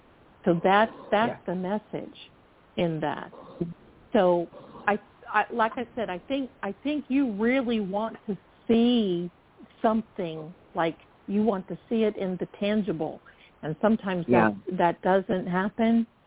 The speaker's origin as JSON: {"language": "English", "town": "Ashland", "region": "Ohio", "country": "United States", "tie": "born or raised there", "said": "Yeah, that's my hometown. That's"}